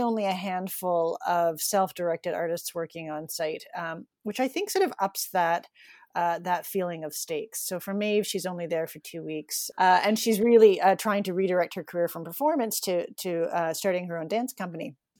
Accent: Toronto, Ontario, Canada; now in Newfoundland, Canada; I've been here for 9 years. I grew up in Toronto, so I've lived a pretty city existence.

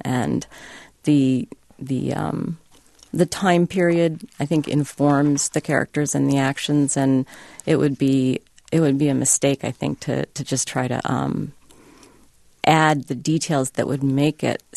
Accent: Stanford, California, United States; I grew up in Stanford, California. I was the daughter of two Stanford faculty members

